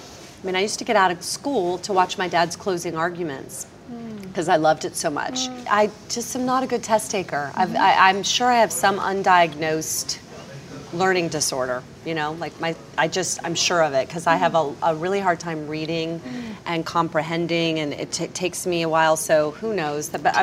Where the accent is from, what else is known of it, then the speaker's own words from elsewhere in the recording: Florida, United States; growing up on a beach, I used to catch dinner for our family like one or two times a week off of our dock.